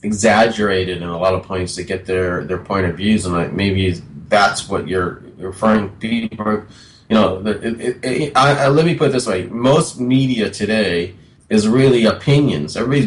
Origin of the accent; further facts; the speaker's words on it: California, United States; I grew up and lived in California all my life.